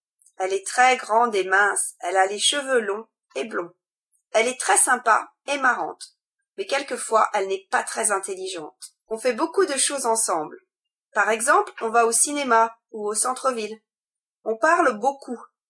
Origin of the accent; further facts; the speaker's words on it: Scotland, United Kingdom; French is a second language; now in England; J'habite en Angleterre, mais je viens d'Écosse. J'habite en Angleterre depuis 7 ans. Mes grands-parents habitent encore en Écosse, et je vais assez souvent les voir.